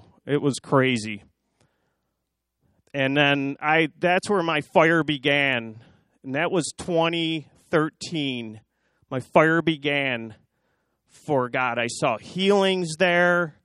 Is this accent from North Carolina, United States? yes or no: no; Le Roy, New York, United States; I was raised in Leroy, New York. And I've only been a Christian for 5 years.